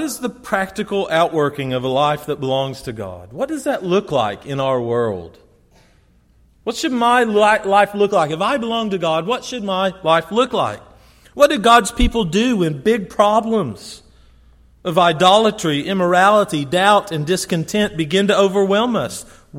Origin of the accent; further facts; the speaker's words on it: Kentucky, United States; A lady named Kim Davis in my home state of Kentucky decided that she would not issue marriage licenses